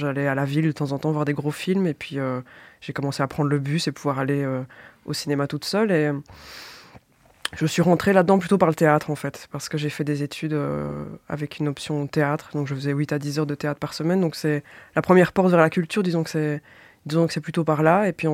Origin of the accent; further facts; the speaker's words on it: Wallonia, Belgium; d'avoir un peu de recul sur cette enfance, sur là où j'ai grandi, sur ce territoire wallon